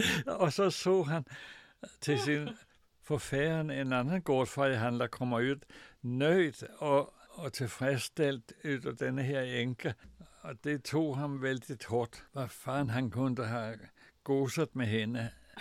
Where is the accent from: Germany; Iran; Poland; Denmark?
Denmark; Central Denmark Region; Och vi växte upp utanför Aarhus.